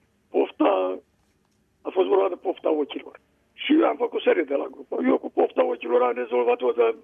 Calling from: Slatina, Olt County, Romania; din Slatina.

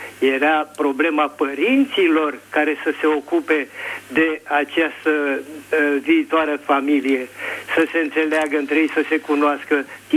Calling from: Bucharest, Romania; și sunt din București și am o vârstă

